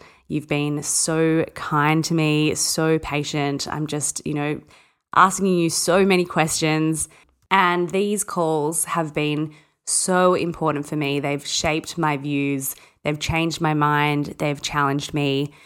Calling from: Melbourne, Victoria, Australia; I'm joining you from Naam, also known as Melbourne in Australia. I'm about 1 kilometre from the Yarra River in Abbotsford.

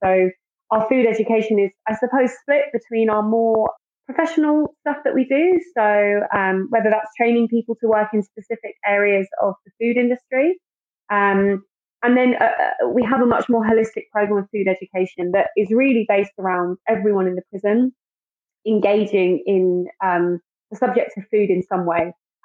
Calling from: London, United Kingdom; and I'm calling from London.

